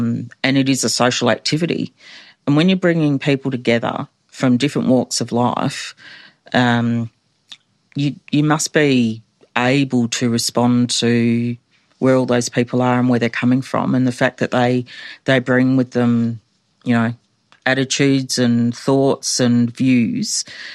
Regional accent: Adelaide, South Australia, Australia; I fell in love with football growing up in Adelaide

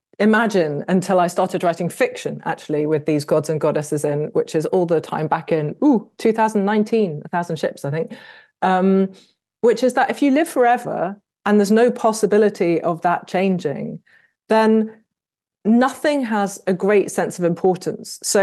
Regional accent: Birmingham, West Midlands, United Kingdom; But that's because I grew up in Birmingham in the Midlands in England, and there's nothing dangerous there at all.

